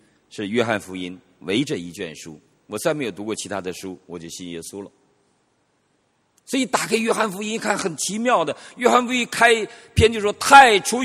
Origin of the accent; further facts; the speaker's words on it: Northeast China, China; accent: Northeastern; 我呢就往北逃，因为我不会广东话，我只会东北话。